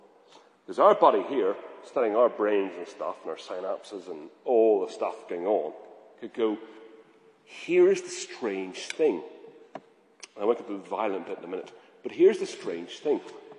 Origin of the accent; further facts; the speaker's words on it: Belfast, Northern Ireland, United Kingdom; I mean, I'm from Belfast.